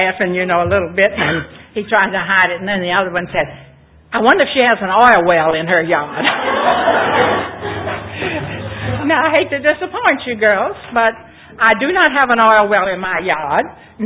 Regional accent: Virginia, United States; moved away; I don't have any Texas accent at all. I grew up in Virginia, and that is a state on our East Coast, and the way I speak comes from Virginia.

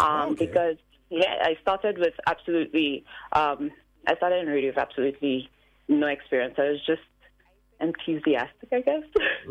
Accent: Canaries, St. Lucia; I think I have a lot of fond memories from Canaries.

